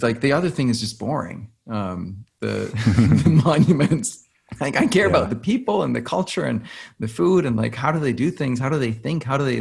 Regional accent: Denmark; English is a second language; moved away as an adult; now in New York, United States; I grew up in Denmark.

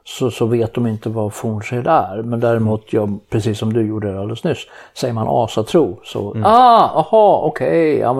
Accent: Sweden; Så alltså, men då som svensk då

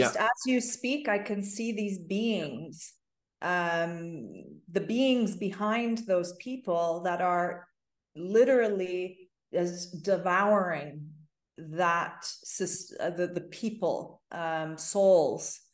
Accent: Toronto, Ontario, Canada; I grew up in Toronto

